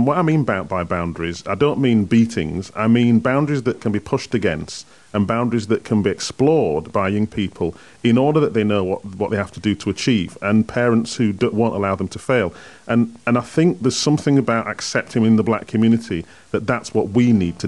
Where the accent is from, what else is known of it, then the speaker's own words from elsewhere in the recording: Wakefield, Yorkshire and the Humber, United Kingdom; Most 90% of the people that I grew up with in Wakefield were lovely people